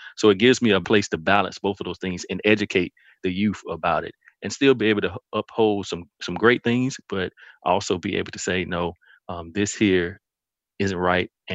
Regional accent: Millen, Georgia, United States; Well, one quick thing to say is I come from Millen, Georgia. I graduated with segregated proms in 1999.

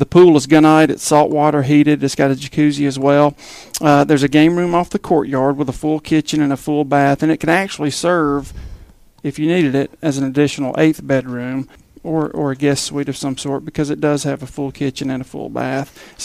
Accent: Cartersville, Georgia, United States; Well, I was born and raised in Cartersville, Georgia, so I'm a Georgia native.

